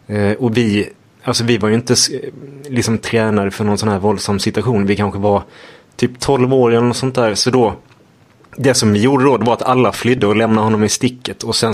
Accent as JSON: {"language": "Swedish", "town": "Malmö", "region": "Skåne", "country": "Sweden", "tie": "born or raised there", "said": "Jo, jag är uppvuxen i Malmö"}